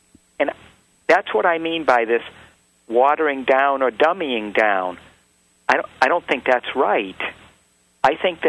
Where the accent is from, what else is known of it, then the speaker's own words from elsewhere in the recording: New Hampshire, United States; The trouble today is, I'm from New Hampshire. I work in the Massachusetts area.